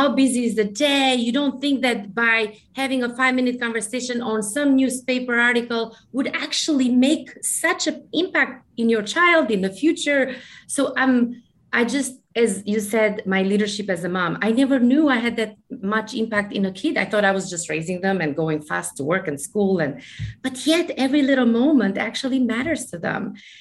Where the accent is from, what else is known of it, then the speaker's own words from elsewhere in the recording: Albania; English is a second language; moved away as an adult; now in United States; I spoke 2 or 3 languages at the time I graduated law school, but I didn't speak English because our system was Franco-Italian in Albania. So I always thought I was going to get my master's in France or Switzerland. So I came to the United States with a green card lottery.